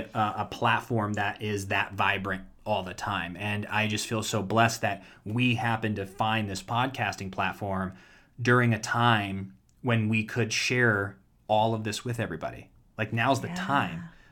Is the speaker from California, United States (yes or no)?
no; Ashtabula, Ohio, United States; You would know I'm from Ashtabula, how old I am, I played baseball.